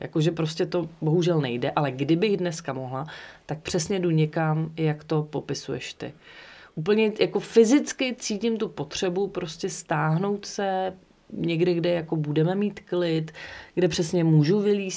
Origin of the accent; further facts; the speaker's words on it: Pardubice, Pardubice Region, Czechia; já pocházím z Pardubic